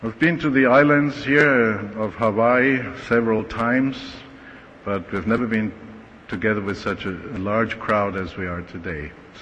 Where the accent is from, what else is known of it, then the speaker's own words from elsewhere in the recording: Austria; And myself, as you have heard, we are from Austria. Don't mix up Austria and Australia. No kangaroos in Austria.